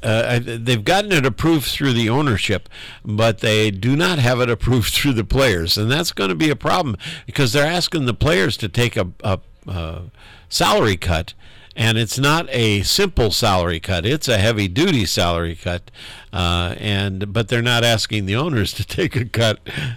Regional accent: South Bend, Indiana, United States; also born or lived in Valparaiso; I grew up in South Bend, Indiana.

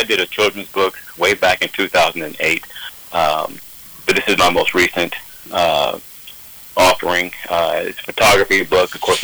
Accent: Columbus, Ohio, United States; I was born and raised in Columbus, Ohio, on the east side, born in the city, to a single mom

